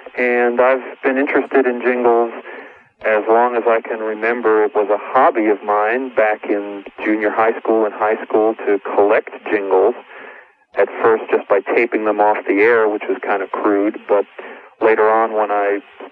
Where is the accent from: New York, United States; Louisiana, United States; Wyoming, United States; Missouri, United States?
New York, United States; moved away as an adult; now in Dallas, United States; Yeah, I originally came to Dallas from New York. I'm from New York, and I moved down here to work at Tams